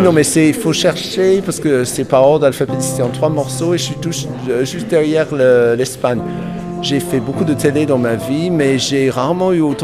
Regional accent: South West England, United Kingdom; French is a second language; J'ai grandi en Cornouailles, où c'était un monde de granit un peu noir et blanc, il n'y avait que deux chaînes.

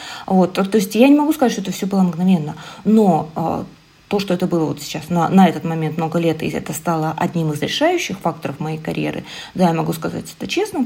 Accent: Minsk, Belarus; Причем поставили ее в моем родном городе Минске.

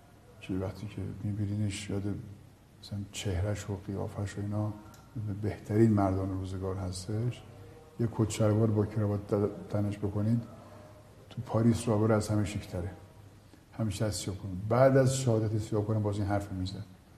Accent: Shiraz, Fars, Iran; also born or lived in Tehran; من اون سالی که دیگه از شیراز اومدیم به تهران

